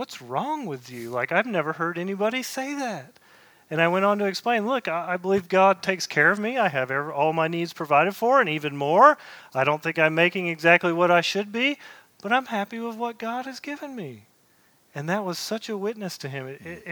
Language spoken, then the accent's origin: English; East Coast, United States; I was building a hospital in California, and I come from the East Coast